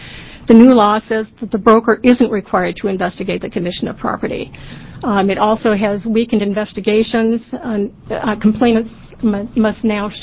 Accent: West Linn, Oregon, United States; I'm from West Lynn.

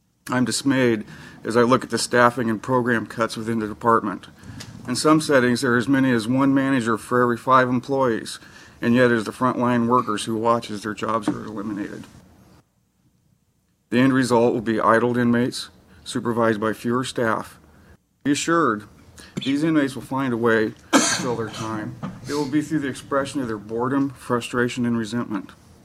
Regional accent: Coquille, Oregon, United States; Actually, I'm from Coquille, which is pretty close to Coos Bay.

